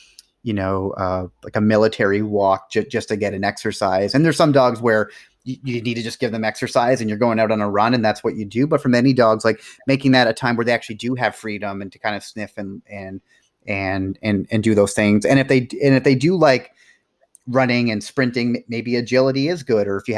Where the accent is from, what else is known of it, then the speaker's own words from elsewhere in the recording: Nova Scotia, Canada; Like I grew up in Nova Scotia.